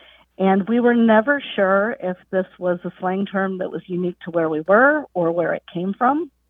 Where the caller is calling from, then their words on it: Peoria, Illinois, United States; I'm calling from Peoria, Illinois, on the behalf of my best friend, Liz Barton, with a question.